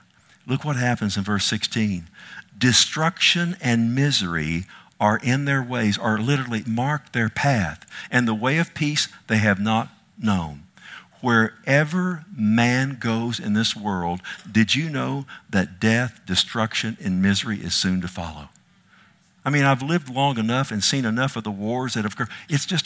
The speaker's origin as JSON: {"language": "English", "region": "Texas", "country": "United States", "said": "And I was from Texas."}